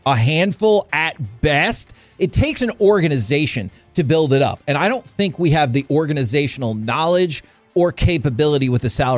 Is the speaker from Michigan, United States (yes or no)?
no; Texas, United States; We were all born and raised in the Metroplex.